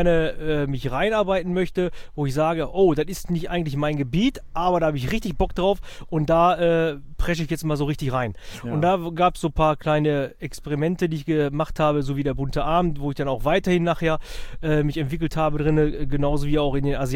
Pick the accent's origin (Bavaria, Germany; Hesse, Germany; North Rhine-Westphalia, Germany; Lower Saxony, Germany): North Rhine-Westphalia, Germany; Bottrop; born there; Ich bin ja geboren in Bottrop, ja.